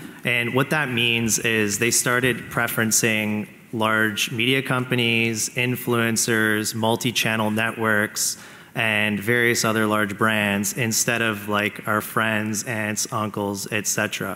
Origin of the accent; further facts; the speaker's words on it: Canada; And being a Canadian in Toronto, getting a sign up from a U.S. congressman, you're like, whoa.